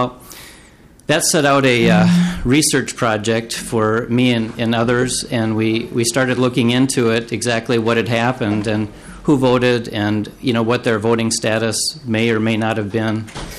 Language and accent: English; Duluth, Minnesota, United States; also born or lived in Crow Wing County, Minnesota; I'm from Duluth, Minnesota. Recently moved there. I used to live in Crow Wing County for 25 years